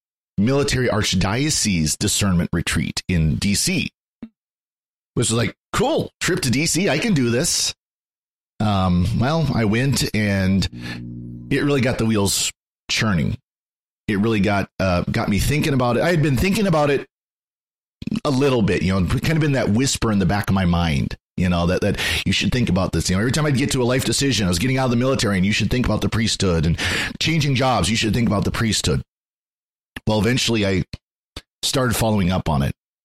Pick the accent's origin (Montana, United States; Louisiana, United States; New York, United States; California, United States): Montana, United States; I'm from Montana. This is where I feel home.